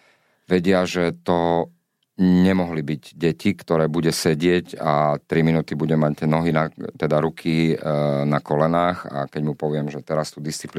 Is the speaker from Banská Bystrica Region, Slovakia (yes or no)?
no; Čifáre, Nitra Region, Slovakia; also born or lived in Vráble; lebo ja som vyrastal na dedine, najprv v Čifároch, čo je 27 kilometrov od Nitry smerom na Levice, taká slovensko-maďarská dedina a odtiaľ pochádzala moja mamina